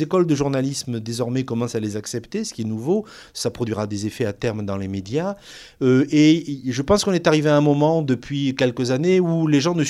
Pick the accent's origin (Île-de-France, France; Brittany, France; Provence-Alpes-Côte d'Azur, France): Provence-Alpes-Côte d'Azur, France; accent: southern French; je viens d'une région, la Provence, où on a une langue régionale, où quand on a appris le français dans la génération de mes grands-parents, on l'a coloré de notre langue et du coup on a développé ce fameux accent méridional bien connu